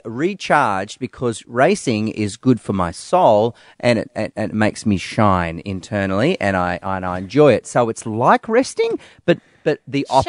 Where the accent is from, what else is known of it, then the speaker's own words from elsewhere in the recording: Avoca Beach, New South Wales, Australia; I grew up in Avoca Beach, so best of luck.